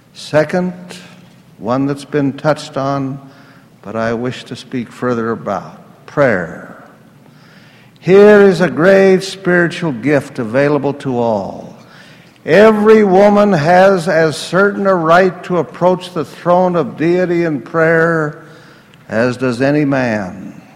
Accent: Utah, United States; When I was a boy growing up in the First Ward in Liberty Stake

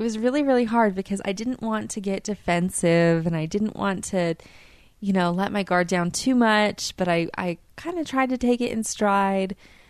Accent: Utah, United States; my next station, also not in my home state of Utah

